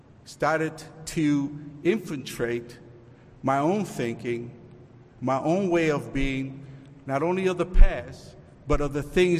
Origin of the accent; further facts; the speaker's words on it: Chicago, Illinois, United States; also born or lived in Puerto Rico; Raised in Chicago in the 1960s, early 70s, there was a lot of ethnicities all around.